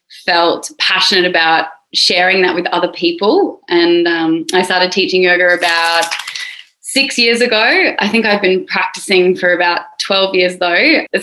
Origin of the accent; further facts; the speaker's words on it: Brisbane, Queensland, Australia; I grew up in Brisbane. I'm a white chick